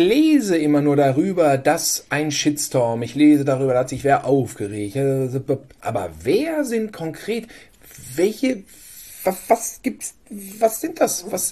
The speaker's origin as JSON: {"language": "German", "country": "Germany", "said": "Ich meine, wir als Deutsche wurden ja nun jetzt jahrzehntelang, und das haben wir ja auch in dieser luxuriösen Blase mitbekommen"}